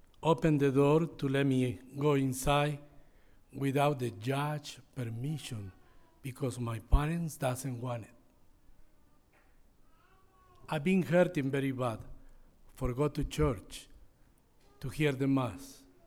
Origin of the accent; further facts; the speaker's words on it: Peru; English is a second language; I'm from Peru, 63 years old. I born July 1st, 1958.